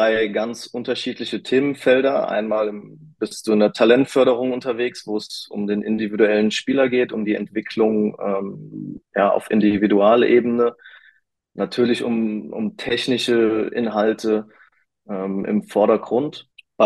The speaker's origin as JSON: {"language": "German", "town": "Limburg an der Lahn", "region": "Hesse", "country": "Germany", "said": "Ich komme hier aus Limburg an der Lahn"}